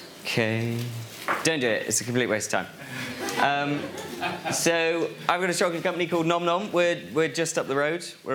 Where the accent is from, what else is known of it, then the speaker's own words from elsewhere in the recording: Birmingham, West Midlands, United Kingdom; also born or lived in Tembe; So I was born in Tembe, which is down here, and then spent a little bit of my time growing up next to the Cadbury factory in Bourneville, in Birmingham